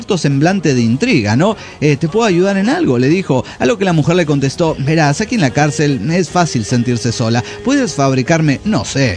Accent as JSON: {"language": "Spanish", "region": "Querétaro", "country": "Mexico", "said": "de Querétaro, México."}